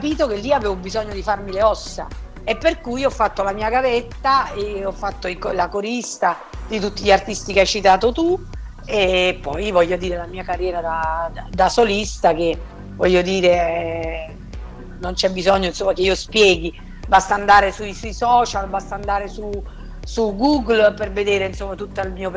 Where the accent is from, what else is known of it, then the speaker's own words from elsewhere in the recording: Naples, Campania, Italy; ho omaggiato tutti gli artisti della mia terra, della mia meravigliosa Napoli